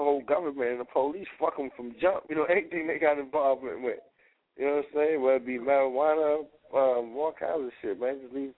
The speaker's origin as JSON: {"language": "English", "town": "New York City", "region": "New York", "country": "United States", "tie": "born or raised there", "said": "I mean, this is my hometown, man. This is what it is. You know, I love New York, man."}